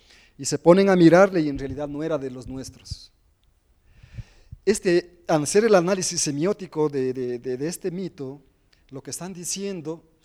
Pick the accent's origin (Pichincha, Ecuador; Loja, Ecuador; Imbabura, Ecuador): Imbabura, Ecuador; esa es la comunidad del Chota, de donde soy. Desde ahí llegaron, para 1800, 1780, 1810, fugitivos y fugitivas de Caldera, de la Concepción, de Cuajara, y se asentaron en ese territorio.